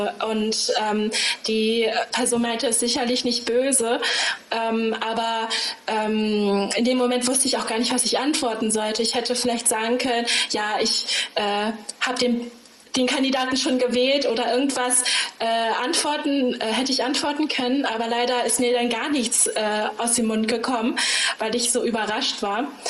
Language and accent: German; Germany; ich bin hier zu Hause, ich bin Deutsche. An meiner Stimme hört man nicht, dass ich Chinesin bin.